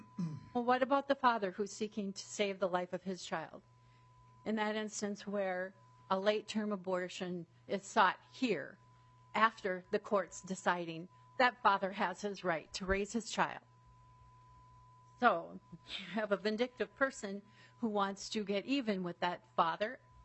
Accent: Rochester, Minnesota, United States; I'm from Rochester, Minnesota.

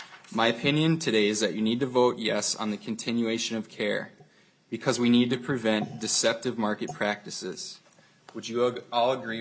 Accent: Big Lake, Minnesota, United States; I'm from Big Lake, Minnesota

